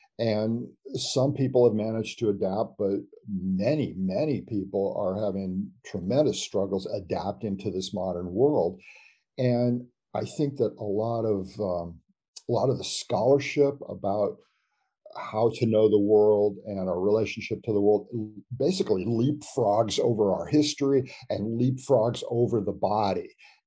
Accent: California, United States; And of course, growing up in California and hearing the story of John Muir and these efforts to save wild places

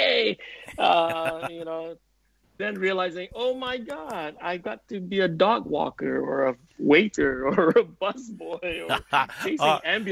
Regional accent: Kuala Lumpur, Federal Territory of Kuala Lumpur, Malaysia; And you know, I come from Kuala Lumpur, which is a major metropolitan.

